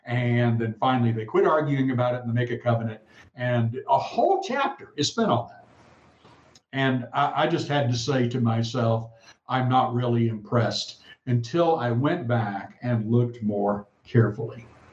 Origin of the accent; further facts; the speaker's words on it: California, United States; Now, I came from California, and there's a lot of people out in the rural areas that dig wells.